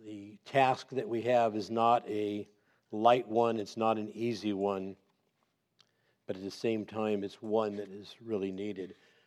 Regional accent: California, United States; I was raised in Southern California. My wife and I are from this area, never leaving until we left.

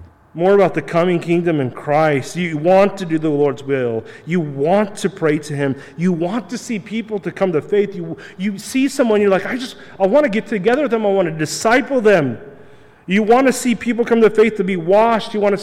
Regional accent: Kansas, United States; Friend, I grew up in Kansas, Western Kansas. Nobody plays hockey. There are no ponds.

